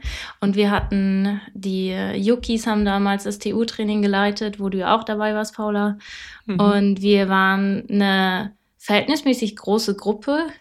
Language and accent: German; Dresden, Saxony, Germany; ich bin in Dresden aufgewachsen. Und auch seitdem ich 7 bin, laufe ich für TU.